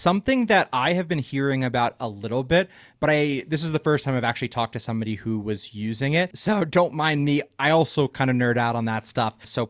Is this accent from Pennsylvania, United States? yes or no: yes; Pennsylvania, United States; So I grew up in Pennsylvania going to dirty basement metal shows.